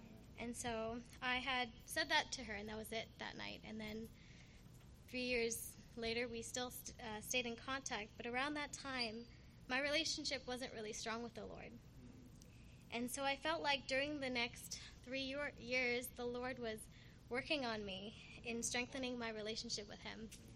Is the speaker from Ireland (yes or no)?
no; Surrey, British Columbia, Canada; I am from Surrey, Canada.